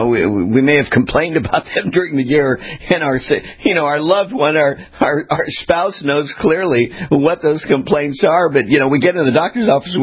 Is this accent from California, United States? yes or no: yes; Long Beach, California, United States; now in US East Coast; completed her internship and residency at Long Beach Memorial Medical Center. See, this is all my hometown. This is real convenient to talk about it, and I get homesick now because I'm on the East these days. So I miss the West